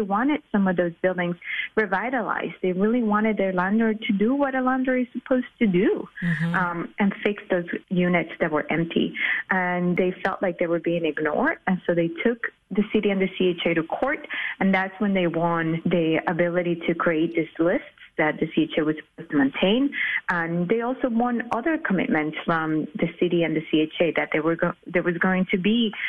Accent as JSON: {"language": "English", "town": "Miami", "region": "Florida", "country": "United States", "tie": "born or raised there", "lives_now": "Chicago, United States", "said": "I am not from Chicago. I grew up in Miami."}